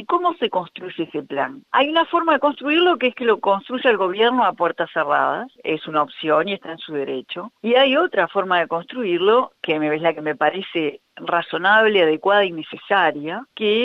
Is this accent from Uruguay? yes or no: yes; Uruguay; somos todos uruguayas y uruguayos.